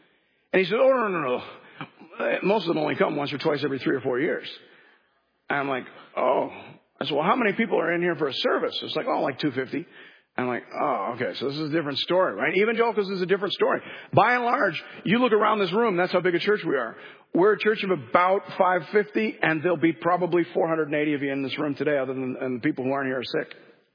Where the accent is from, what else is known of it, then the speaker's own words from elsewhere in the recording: Canada; I'm always curious as a Canadian how similar Canadian demographics and church demographics are to American